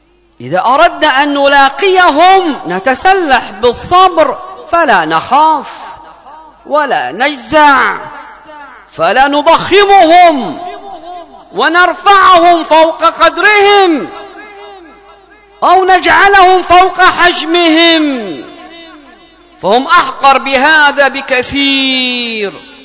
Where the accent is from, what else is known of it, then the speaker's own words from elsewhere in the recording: Yemen; اللهم احفظ بلادنا اليمن وسائر بلاد المسلمين